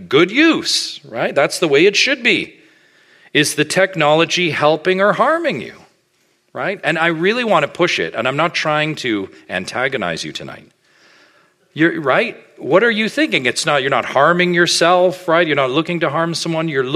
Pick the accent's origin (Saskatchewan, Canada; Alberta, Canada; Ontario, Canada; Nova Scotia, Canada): Ontario, Canada; Oshawa; of course I grew up in Oshawa